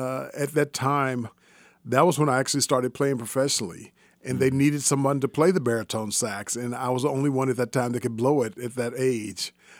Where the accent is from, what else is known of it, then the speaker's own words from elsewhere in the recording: Kansas City, Missouri, United States; Well, I grew up in Midtown. I went to Lincoln High School, mm-hmm. and I started off at Phyllis Wheatley Elementary.